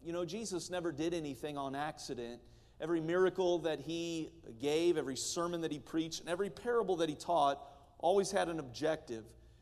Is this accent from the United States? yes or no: yes; United States; I know that I am, and I grew up in America, red, white, and blue, and all of that.